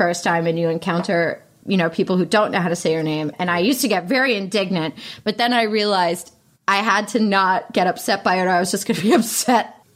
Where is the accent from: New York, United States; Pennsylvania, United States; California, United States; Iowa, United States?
Pennsylvania, United States; Pittsburgh; Pittsburgh, Pennsylvania.